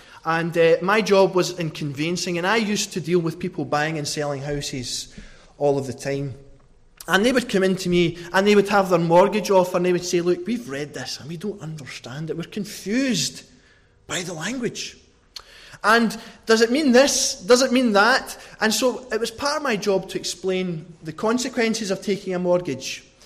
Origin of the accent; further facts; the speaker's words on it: Scotland, United Kingdom; I know as a Scotsman that that's quite unusual.